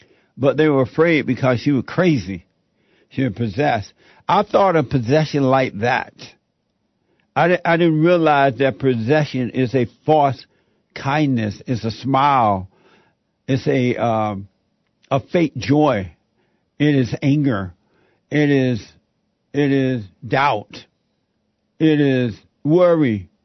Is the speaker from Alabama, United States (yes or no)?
yes; Alabama, United States; There was this woman when I was growing up in Alabama, she used to always hang out at this bridge and that you have to cross.